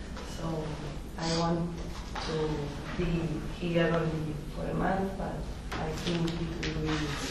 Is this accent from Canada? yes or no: no; Russia; English is a second language; I'm from Russia.